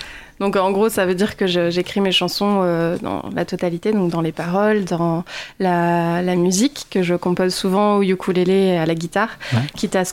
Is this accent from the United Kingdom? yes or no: no; Réunion, France; now in La Rochelle, France; J'ai grandi à La Réunion, mais du coup, j'habite d'accord. à La Rochelle depuis 6 ans, donc je me sens chez moi maintenant.